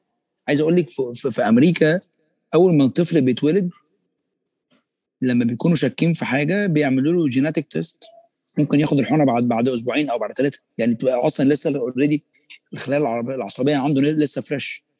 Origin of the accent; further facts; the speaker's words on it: Egypt; يعني احنا مثلا عندنا في مصر عندنا شائع جدا جواز القرايب